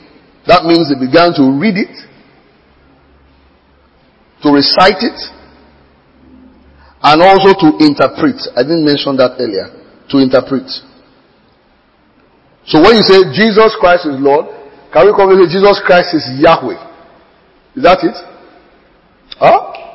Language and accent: English; Nigeria; When you say Son of God, what's on my mind as a Nigerian is a male boy, male son.